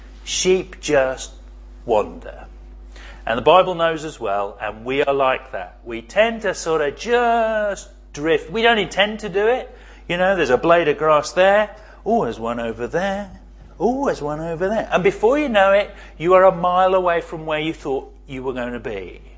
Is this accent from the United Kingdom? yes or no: yes; United Kingdom; because we're British and we're very good at this